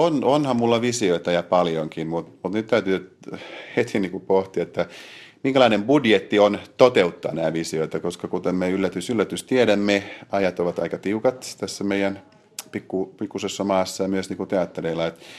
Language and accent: Finnish; Kauniainen, Uusimaa, Finland; No mä oon ihan kotoisin Kauniaisista